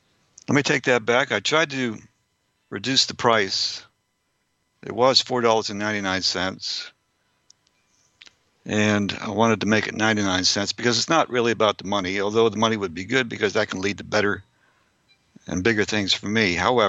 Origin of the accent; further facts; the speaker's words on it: Barrie, Ontario, Canada; born there; also born or lived in Halifax, Canada / Oromocto, Canada / Fredericton, Canada / Germany; And I was born in Barrie, Ontario. 1 year there, and then we moved to Halifax, Nova Scotia. And then to Oromocto, New Brunswick. And then my dad was stationed in Germany for 2 years. We moved back to New Brunswick, Fredericton.